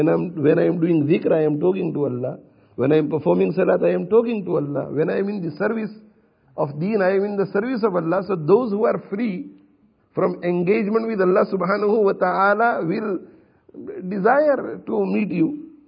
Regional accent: India; Because I was born in India in a village, and I grew up in India in a village

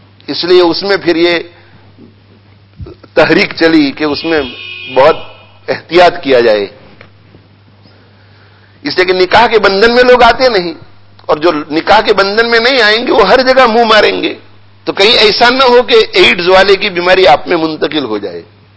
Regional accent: Bhuria, India; ہم جب بچپن میں تھے نا, بچپن میں تو اسکول کے اندر ہمیں یہ سکھایا گیا تھا, انڈیا کی بات کر رہا ہوں, بھوریا گاؤں کی, وہاں اسکول میں میں جاتا تھا

